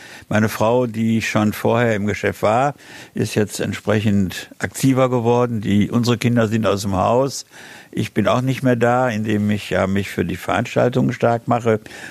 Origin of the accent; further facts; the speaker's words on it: Essen, North Rhine-Westphalia, Germany; Ich bin mit 5 Jahren nach Essen gekommen. Zunächst nach Holzerhausen zum Gemarkenplatz. Und habe da im Grunde meine Kindheit und Jugendzeit verbracht.